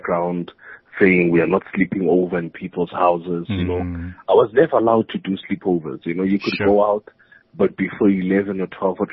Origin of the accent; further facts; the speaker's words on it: Pretoria, Gauteng, South Africa; also born or lived in Cape Town; I was born there, and then I was also raised there. Grew up in Pretoria half of my life, then went to Cape Town for school.